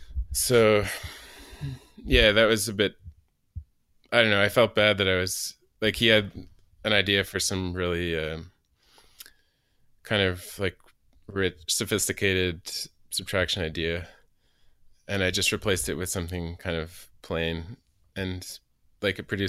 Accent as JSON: {"language": "English", "region": "Nova Scotia", "country": "Canada", "tie": "born or raised there", "moved": "yes", "said": "Yeah, I grew up on the East Coast, so actually Nova Scotia."}